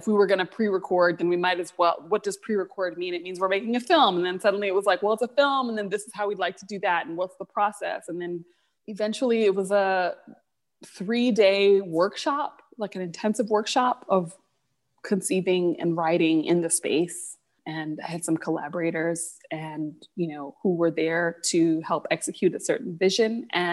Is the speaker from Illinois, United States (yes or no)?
yes; Champaign-Urbana, Illinois, United States; as a child and as a young person growing up in Champaign-Urbana.